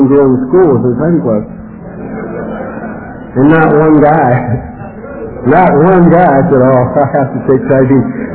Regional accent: Los Angeles, California, United States; I grew up in the city of Los Angeles. I grew up in South L.A. I went to Manual Arts High School, when it was racially split right down the middle, and it was one of the toughest schools in the city.

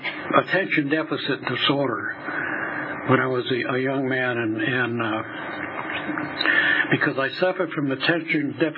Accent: Massachusetts, United States; born there; I was born in Massachusetts, and I'm a product, I think, of an alcoholic father.

